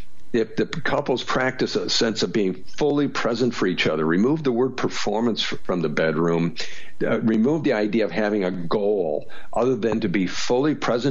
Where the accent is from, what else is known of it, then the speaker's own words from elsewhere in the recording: California, United States; and I realize I'm from California, so that's to be expected